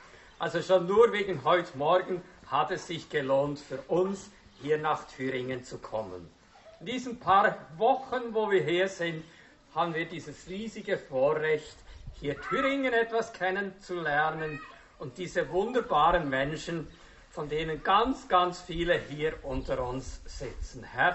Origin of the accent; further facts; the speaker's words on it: Bern, Switzerland; Ich bin nämlich im Emmental aufgewachsen und mein Traum war, im Emmental Landwirt zu werden.